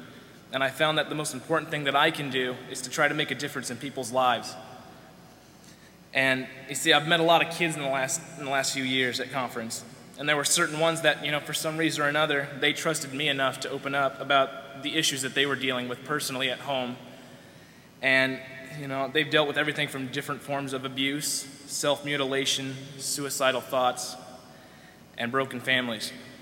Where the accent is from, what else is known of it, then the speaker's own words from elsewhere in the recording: Algona, Iowa, United States; I'm 19 and I'm from Algona.